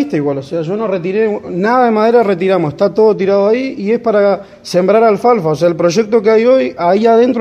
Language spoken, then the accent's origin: Spanish; El Bolsón, Río Negro, Argentina; Sí, tengo domicilio, tengo casa acá, o sea, yo soy de acá del Bolsón.